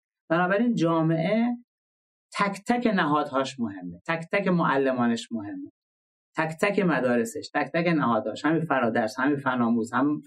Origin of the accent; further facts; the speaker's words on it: Iran; من به عنوان یک ایرانی شکرگزار این خدمت هستم